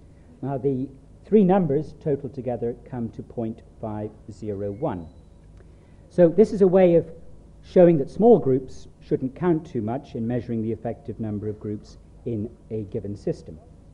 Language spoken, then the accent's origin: English; Ireland; One of the remarkable features of going to Canada is to discover as an Irishman that you get called British over there.